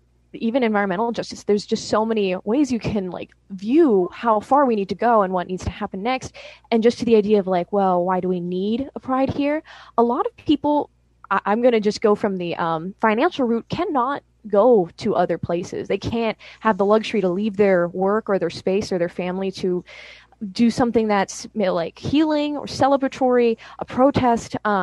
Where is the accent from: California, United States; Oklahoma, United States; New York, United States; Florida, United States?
California, United States; I'm actually from the Bay Area and I've had the joy to be there.